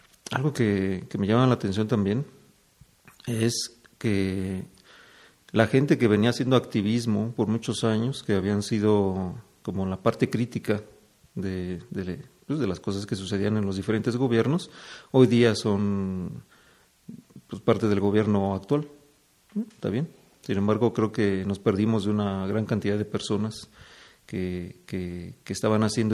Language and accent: Spanish; Mexico City, Mexico; born there; now in Cuernavaca, Mexico; Nací en México, en la Ciudad de México, pero llevo ya 25 años adoptado en el estado de Morelos, vivo en Cuernavaca.